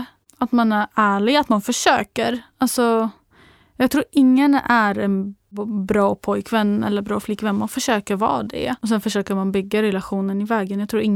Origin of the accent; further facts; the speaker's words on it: Damascus, Damascus Governorate, Syria; där jag född och uppvuxen i Damaskus i Syrien.